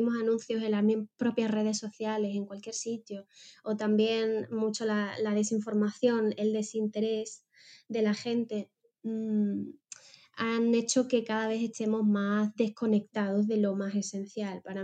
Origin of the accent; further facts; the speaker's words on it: Cádiz, Andalusia, Spain; now in Lanzarote, Spain; soy una chica de Cádiz que actualmente está viviendo en Lanzarote